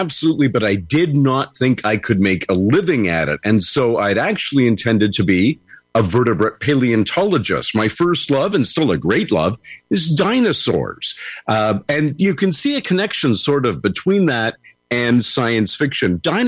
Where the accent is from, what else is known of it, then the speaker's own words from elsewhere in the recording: Canada; Well, I'm a Canadian and Brendan is a Canadian